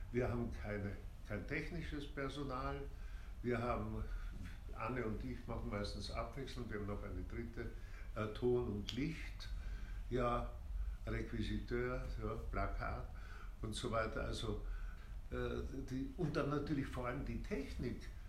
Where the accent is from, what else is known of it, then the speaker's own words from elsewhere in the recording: Vienna, Austria; ich komme aus Wien, wo ich auch studiert habe.